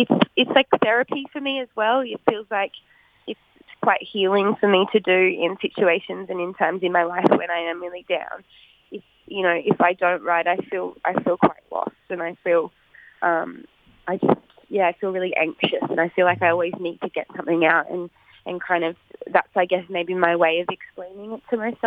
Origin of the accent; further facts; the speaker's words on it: Brisbane, Queensland, Australia; also born or lived in New South Wales; in Dallonga in New South Wales. So kind of like split between the two, but Brisbane is very much my hometown.